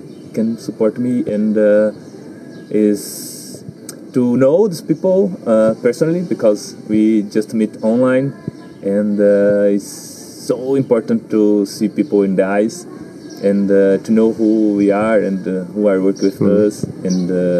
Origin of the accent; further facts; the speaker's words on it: Brazil; I'm from Brazil.